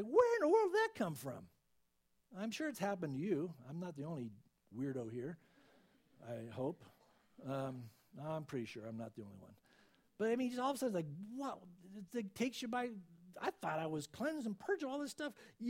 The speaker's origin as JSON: {"language": "English", "town": "San Diego", "region": "California", "country": "United States", "tie": "born or raised there", "said": "you know, I think back when I was in school, you know, growing up in San Diego, I like to play at the beach, and I like to play at, you know, play baseball."}